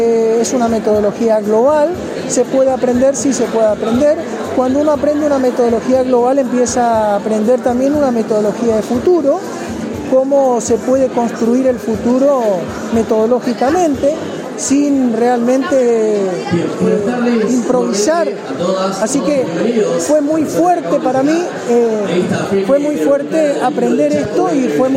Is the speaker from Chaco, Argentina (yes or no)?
yes; Chaco, Argentina; Realmente yo soy chaqueño